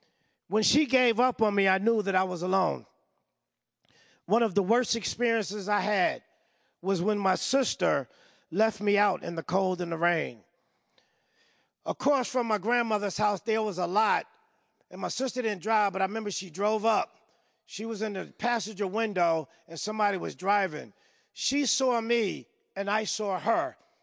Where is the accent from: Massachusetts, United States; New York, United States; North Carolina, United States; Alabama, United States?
New York, United States; moved away as an adult; now in California, United States; I stayed in California. I'm from New York. And I stayed in California, you know, because of the weather.